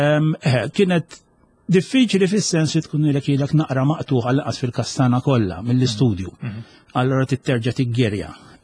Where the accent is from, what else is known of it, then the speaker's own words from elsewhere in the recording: Msida, Central Region, Malta; Alla, minn meta kont tifel żgħar jien mill-Imsida u niftaħar li jien mill-Imsida. Allura trabbejt fl-iskola primarja tal-Imsida, wara mort l-iskola sekondarja teknika tan-Naxxar